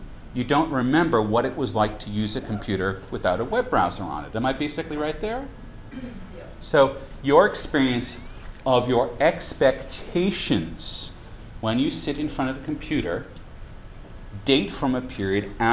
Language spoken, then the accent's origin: English; United States; accent: American; as you can probably tell from my outrageous accent, I'm an American.